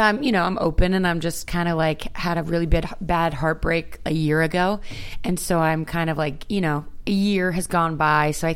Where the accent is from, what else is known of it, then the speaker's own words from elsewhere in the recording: the South, United States; I am from the South.